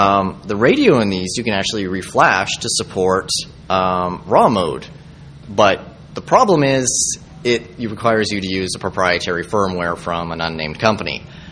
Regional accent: Canada; because I'm Canadian

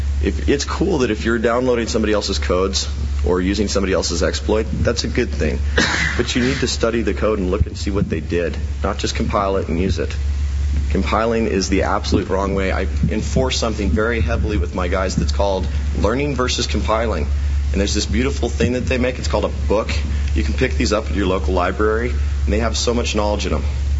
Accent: Wyoming, United States; I grew up in Wyoming. Now that my team is here, Wyoming has no population, to give you an idea how Wyoming is.

